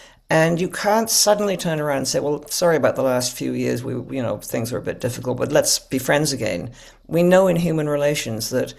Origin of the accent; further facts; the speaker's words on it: Canada; I think there is a sense that I speak as a Canadian, but I've talked to others in different countries.